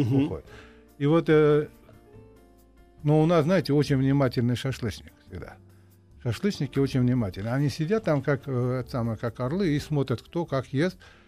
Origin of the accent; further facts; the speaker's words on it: Uzbekistan; Да, я из Узбекистана.